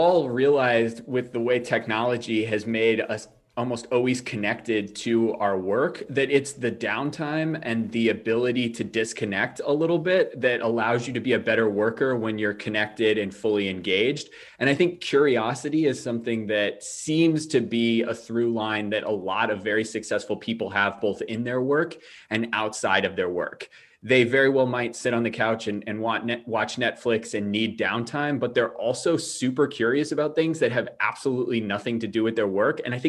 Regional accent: New Hampshire, United States; So I grew up in the New Hampshire, New England area.

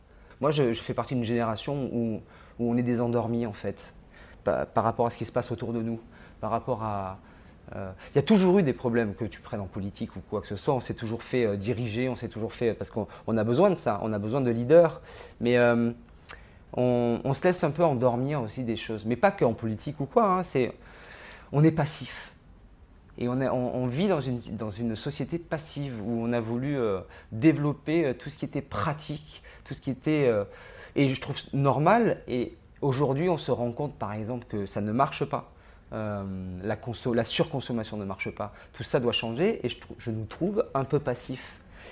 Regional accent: Marseille, Provence-Alpes-Côte d'Azur, France; born there; also born or lived in Gardanne; Je suis un peu un enfant de la région, pas d'Avignon, mais je suis du sud. Je suis né à Marseille, j'ai habité Gardanne, à côté d'Aix, pendant 20 ans.

